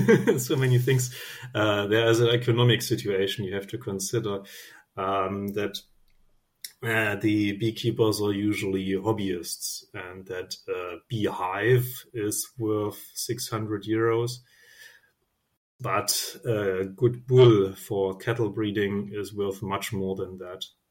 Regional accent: Germany; I'm from Germany

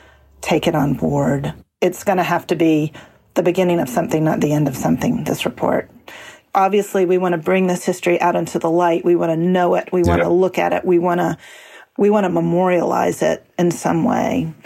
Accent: United States; And I'm an employee of Harvard and I'm an American.

